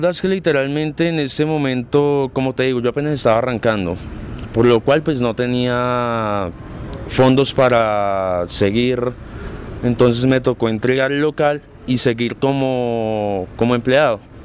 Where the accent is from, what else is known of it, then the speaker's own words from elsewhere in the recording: Colombia; Porque a nosotros como colombianos, qué pena decir la palabra